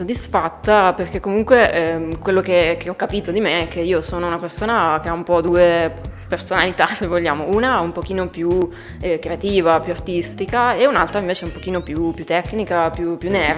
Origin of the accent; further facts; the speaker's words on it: Abruzzo, Italy; Sono di origine abruzzese, ma ormai vivo stabilmente a Milano